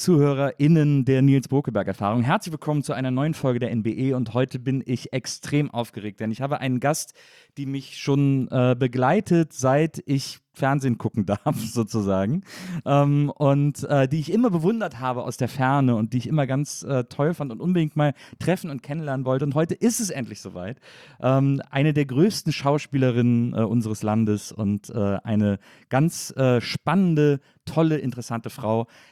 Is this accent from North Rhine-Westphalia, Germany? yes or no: yes; North Rhine-Westphalia, Germany; Ich komme aus dem Kölner Raum